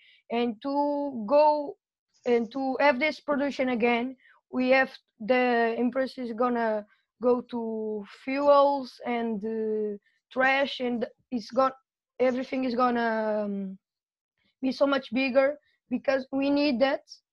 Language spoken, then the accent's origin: English; Portugal; English is a second language; I'm from Portugal. I'm in Ibsen area since November this year, the last year.